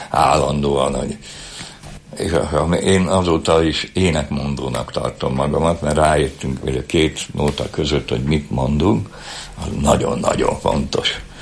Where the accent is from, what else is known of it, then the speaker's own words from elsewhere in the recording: Budapest, Hungary; moved away as an adult; el kellett jönni a budai, a Budapestből, hogy úgy mondjam, mert én ott nevelkedtem olyan helyen, ahol a világ legszebb helye, de akkor csuparom volt az egész. mert én 46-ban születtem a háború után